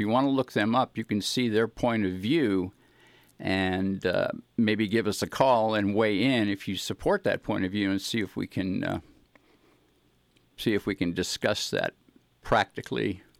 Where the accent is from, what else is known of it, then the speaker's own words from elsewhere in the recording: Los Angeles, California, United States; I grew up in Los Angeles, and I was proud of my Mexican friends.